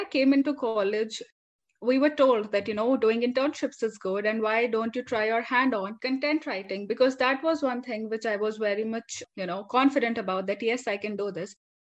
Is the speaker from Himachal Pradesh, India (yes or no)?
yes; Himachal Pradesh, India; because I'm from Himachal Pradesh. That's my hometown.